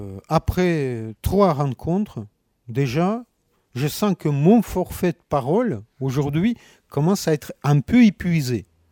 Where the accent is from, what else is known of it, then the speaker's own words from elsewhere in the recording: Russia; born there; French is a second language; Je suis né en Russie, j'ai 55 ans, je suis né sur les bords de la Volga.